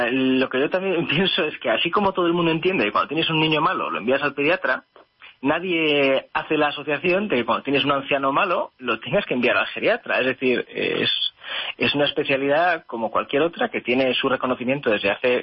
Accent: San Sebastián, Basque Country, Spain; yo soy de San Sebastián, o sea, que soy de ahí

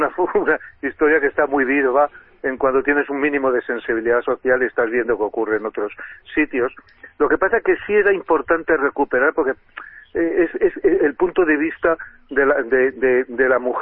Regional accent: Madrid, Community of Madrid, Spain; Yo soy de Vallecas, y entonces había extraperlo en toda España.

